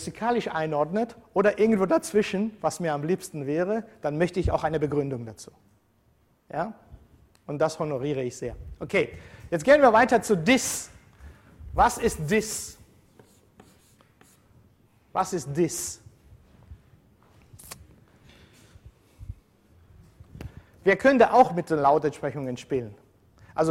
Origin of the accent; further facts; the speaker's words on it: Georgia; first language Georgian; German is a second language; In meiner Muttersprache ist seit 2000 Jahren ist nichts passiert.